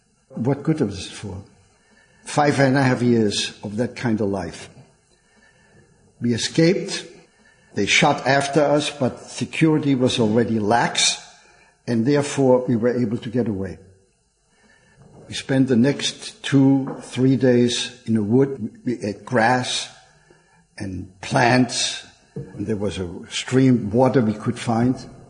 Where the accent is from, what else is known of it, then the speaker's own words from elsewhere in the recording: Mannheim, Baden-Württemberg, Germany; I come from Mannheim.